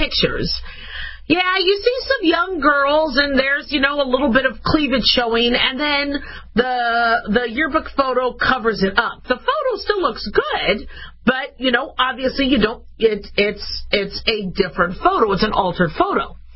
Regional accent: Phoenix, Arizona, United States; born or raised there

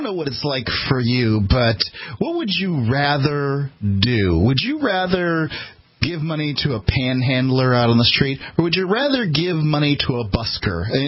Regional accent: the South, United States; I'm sorry, I'm from the South, and I can tell you I would not want to have a brain surgeon that talks like this.

